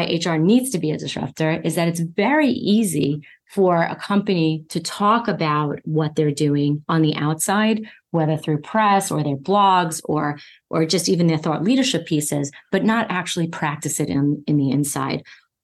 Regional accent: Bellmore, New York, United States; I grew up in Long Island, New York, in Belmore, actually.

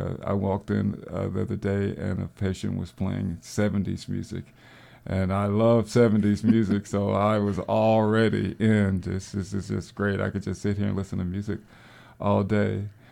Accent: the South, United States; I'm a Southerner, and we don't just walk into your home.

